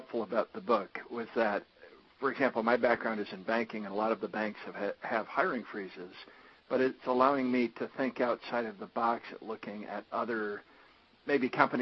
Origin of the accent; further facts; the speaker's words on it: Detroit, Michigan, United States; I'm originally from Detroit, and they have something similar up there called the Crane's Book of Lists